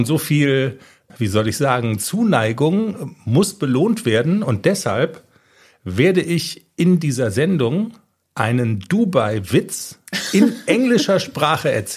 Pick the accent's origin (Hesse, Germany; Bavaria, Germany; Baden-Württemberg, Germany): Hesse, Germany; Darmstadt; Du weißt ja, ich bin in Darmstadt aufgewachsen, die haben mal Fußball-Bundesliga gespielt.